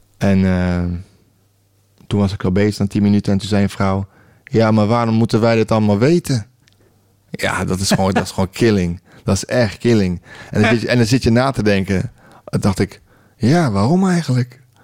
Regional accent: Leeuwarden, Friesland, Netherlands; Ja, je komt niet uit Leeuwarden. Dus Martijn, ja, ik weet echt gewoon, ja, waar ik vandaan kom.

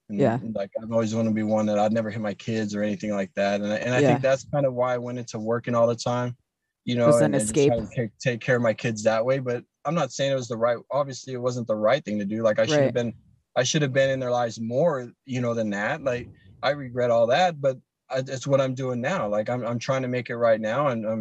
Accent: Ohio, United States; I'm from Ohio, so it's kind of one of those things.

